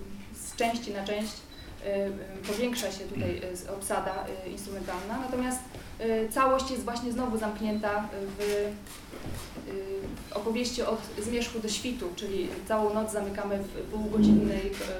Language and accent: Polish; Warmian-Masurian Voivodeship, Poland; pochodzę z Warmii i mi tu jest bliska ta ziemia